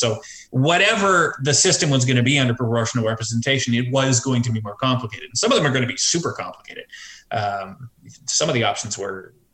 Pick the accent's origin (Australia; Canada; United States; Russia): Canada; that seems very strange to me as a Canadian